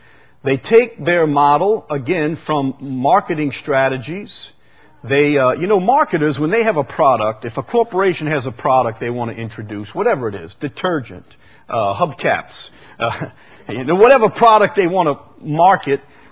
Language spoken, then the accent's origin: English; Chalmette, Louisiana, United States; With I grew up in Chalmette. I mean, so I didn't even know what a computer was.